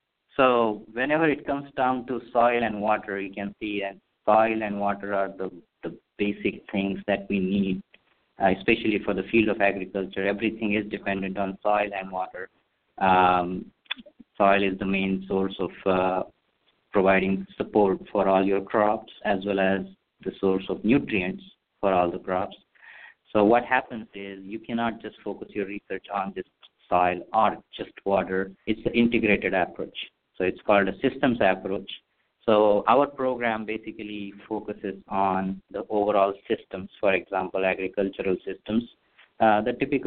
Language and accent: English; India; moved away as an adult; now in United States; I grew up in India, finished my undergraduate and master's degree in agricultural engineering back in India, and then came here for a PhD program at Ohio State.